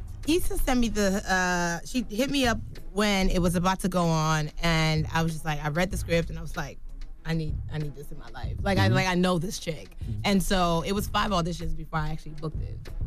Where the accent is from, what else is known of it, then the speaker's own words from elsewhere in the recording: Nigeria; In Nigeria, I'm Nigerian